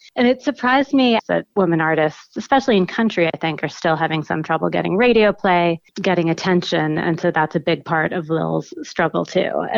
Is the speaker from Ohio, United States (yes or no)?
no; Seattle, Washington, United States; I grew up in Washington and Seattle.